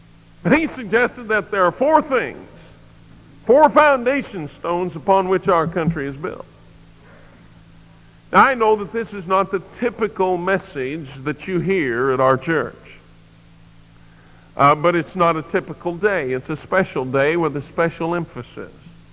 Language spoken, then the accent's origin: English; United States; the thing that concerns me the most as an American, as a patriot, and as a Bible believer